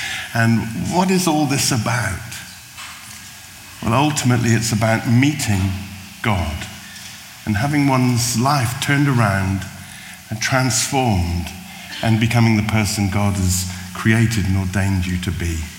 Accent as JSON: {"language": "English", "region": "South West England", "country": "United Kingdom", "tie": "born or raised there", "said": "Andrew and I grew up together in the West Country, went to school together"}